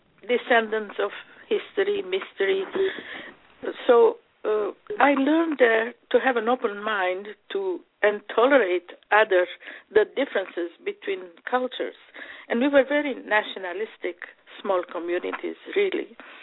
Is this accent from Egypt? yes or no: yes; Egypt; now in United States; I grew up in Egypt, Armenian parents, and into my limited Armenian community.